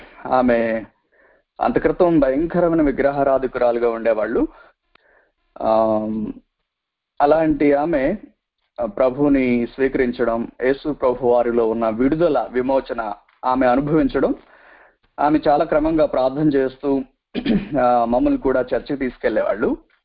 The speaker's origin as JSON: {"language": "Telugu", "region": "Andhra Pradesh", "country": "India", "tie": "born or raised there", "said": "మాది కృష్ణా జిల్లా బందరుకి ఒక 20 కిలోమీటర్లో ఉన్నటువంటి ఒక పల్లెటూరు. 1977 తుఫానికి 4 సంవత్సరాల బాబుగా నేను ఉండడం నాకు గుర్తుంది. సో ఆ పల్లెటూరు వాతావరణంలో పుట్టి"}